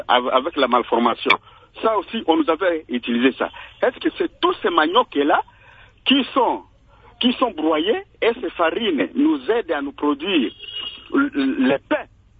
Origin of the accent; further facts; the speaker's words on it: Bandundu, Kwilu, DR Congo; nous cultivons ici chez nous, à Bandundu, d'abord, nous sommes une province à vocation agricole